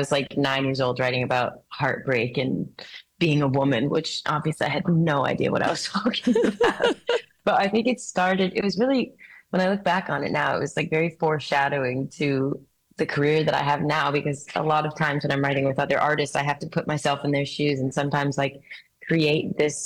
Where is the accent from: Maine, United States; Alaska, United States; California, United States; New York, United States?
Maine, United States; Whatever my dad was playing, which I grew up in Maine, and you know, my dad loves classic rock